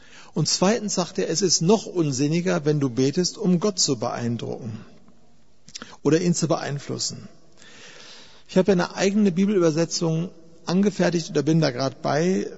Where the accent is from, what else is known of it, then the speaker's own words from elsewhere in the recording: Germany; Wir sind ja als Deutsche in unserer etwas verfrorenen westlichen Kultur eher so